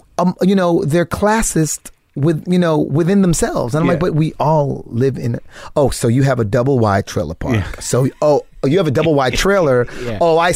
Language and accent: English; Trinidad & Tobago; I got to see all different kinds of culture, especially being West Indian.